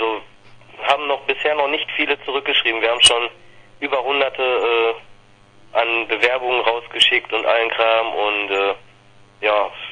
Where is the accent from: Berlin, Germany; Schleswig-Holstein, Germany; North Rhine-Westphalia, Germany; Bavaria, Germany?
North Rhine-Westphalia, Germany; Wesel; Aber ich komme zum Beispiel aus Wesel.